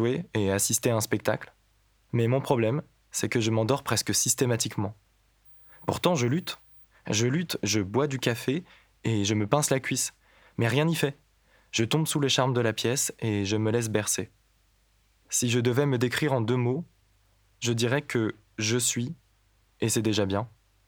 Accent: Troyes, Grand Est, France; Je suis né à Troyes. Troyes, T-R-O-Y-E-S. Et pas à Troyes, T-R-O-I-E, dont on parle dans les mythes. Non, je viens de la ville de l'Andouillette et des magasins d'usine

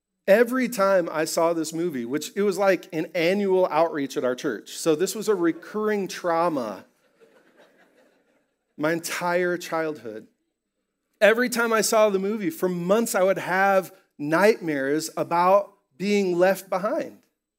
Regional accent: Iowa, United States; And I grew up in Iowa.

